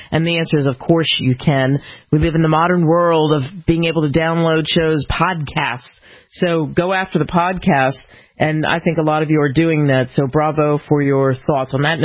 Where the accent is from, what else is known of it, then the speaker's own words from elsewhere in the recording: Philadelphia, Pennsylvania, United States; You know, I grew up in Philly, New Jersey, that whole area of the Northeast